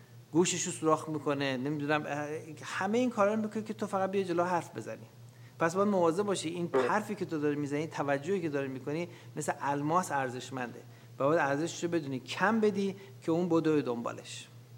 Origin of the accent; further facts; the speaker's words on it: Iran; ولی خب من به عنوان یه ایرانی فقط وظیفه بود داشتم